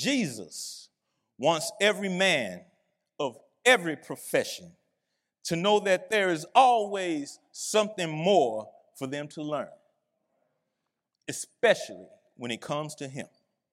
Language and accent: English; Louisiana, United States; His parents from Louisiana. I'm from Louisiana.